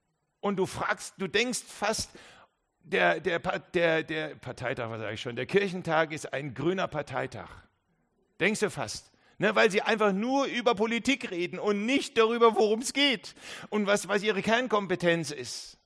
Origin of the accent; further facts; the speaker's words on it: Reichenschwand, Bavaria, Germany; Ich bin in Reichenschwand aufgewachsen